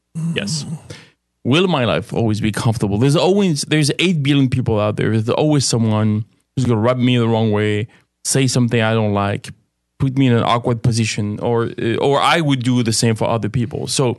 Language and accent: English; France; So I grew up in France.